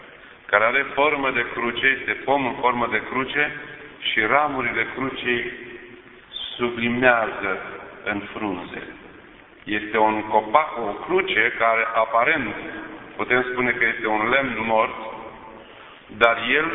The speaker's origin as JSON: {"language": "Romanian", "town": "Iași", "region": "Iași County", "country": "Romania", "said": "pentru că suntem ieșeni"}